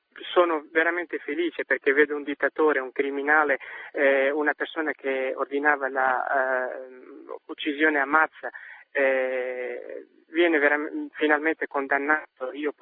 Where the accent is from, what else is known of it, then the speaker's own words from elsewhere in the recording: Iraq; Italian is a second language; che sia una legge stabilita nel mio paese, che vorrei che venisse tolta questa legge, appunto perché una volta è stata stabilita dallo stesso Saddam Hussein